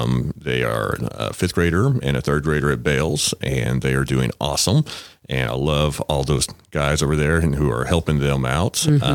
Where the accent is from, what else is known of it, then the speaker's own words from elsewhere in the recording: Channelview, Texas, United States; also born or lived in Pasadena; So I was born in Pasadena. So I spent most of probably my primary years in Pasadena, then finished up across the channel over in Channel View before I headed off to Texas A&M.